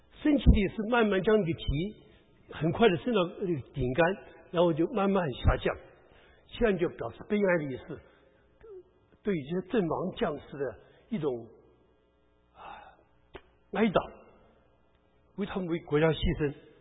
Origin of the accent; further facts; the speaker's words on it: China; 就我们中国人可怜不了